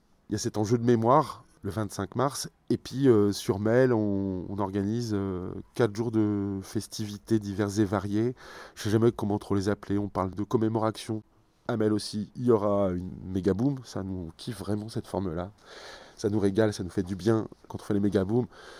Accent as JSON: {"language": "French", "town": "Beauvais", "region": "Hauts-de-France", "country": "France", "tie": "born there", "said": "l'aéroport de Beauvais, où je suis né en 1976. Je suis né à Beauvais."}